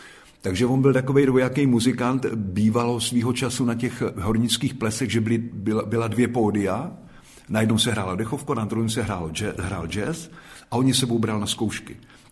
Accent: Zastávka, South Moravian Region, Czechia; Já jsem zastávka u Brna, neboli Segen Gotes.

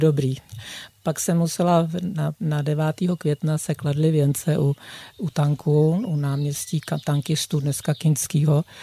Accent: Prague, Czechia; born there; Já jsem se narodila na Smíchově.

